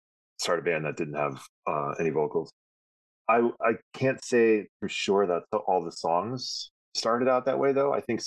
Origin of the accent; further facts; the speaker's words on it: Connecticut, United States; I grew up in Connecticut on the other side of the line.